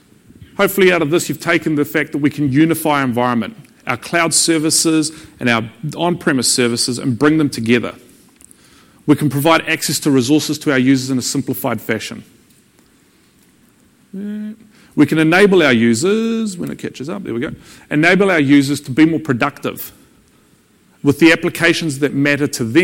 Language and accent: English; Wellington, New Zealand; I'm from Wellington, government everywhere.